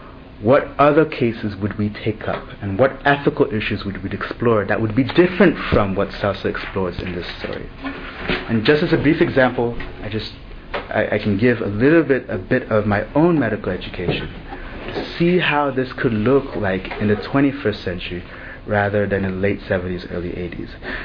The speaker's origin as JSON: {"language": "English", "country": "Nigeria", "tie": "born or raised there", "moved": "as an adult", "lives_now": "United States", "said": "I tried to use Nigerian American, and it came for the fact that I was born in the States, raised in Nigeria from 11 years old onwards, returned for undergraduate studies"}